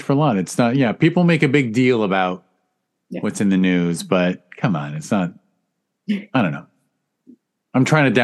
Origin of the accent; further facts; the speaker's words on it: Studio City, California, United States; I grew up in Studio City as well